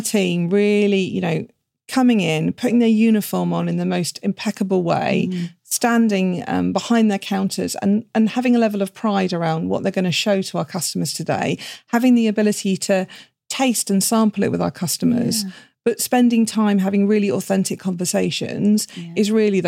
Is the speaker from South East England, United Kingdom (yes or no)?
yes; Southampton, South East England, United Kingdom; So I grew up in Southampton.